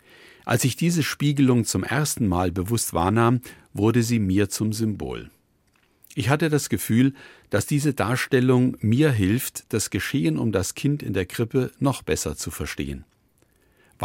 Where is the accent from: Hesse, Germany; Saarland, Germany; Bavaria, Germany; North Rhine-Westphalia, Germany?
Hesse, Germany; Fulda; Ein solches begegnet mir, wenn ich zu Fuß in meiner Heimatstadt Fulda unterwegs bin.